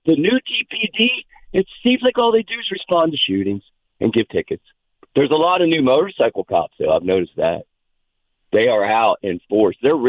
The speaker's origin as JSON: {"language": "English", "region": "West Virginia", "country": "United States", "said": "you got to remember, Chris, I'm from West Virginia, so Manchin and Sinema all the time."}